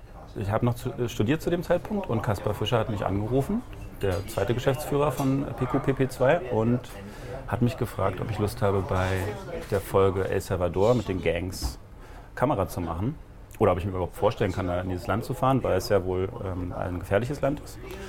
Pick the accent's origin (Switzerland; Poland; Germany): Germany; eastern Germany; Ich dachte, ich krieg dann so einen Sonderbegrüßung als Ostdeutscher.